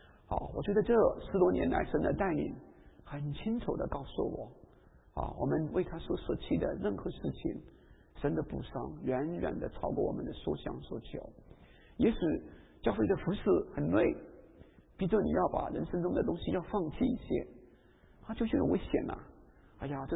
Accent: China; 那像我们中国人就会说，哎呀，他找个借口不愿意处理我的事情，是吧？

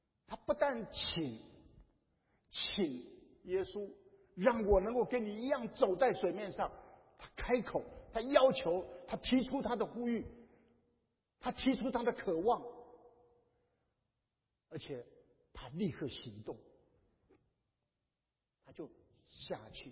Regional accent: Taiwan; 你们美国护照很容易，可是我是台湾的护照，在那边连办事处都没有

